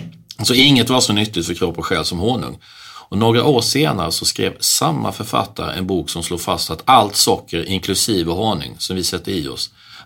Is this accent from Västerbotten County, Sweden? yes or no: no; Värnamo, Jönköping County, Sweden; Du är från Markaryd och jag är från Värnamo. Det är inte jättelångt ifrån varandra. Södra Småland kan vi väl säga.